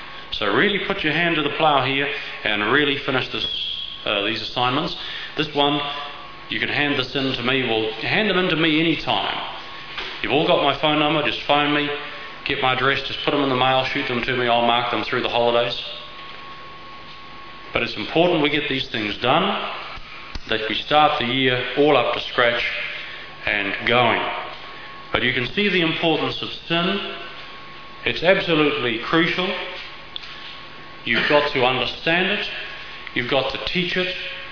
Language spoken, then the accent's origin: English; Scotland, United Kingdom; Personally, being a Scotsman, I prefer to use just one bullet